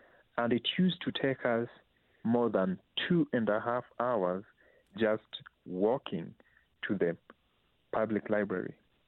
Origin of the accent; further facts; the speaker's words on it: Kenya; growing up in Kenya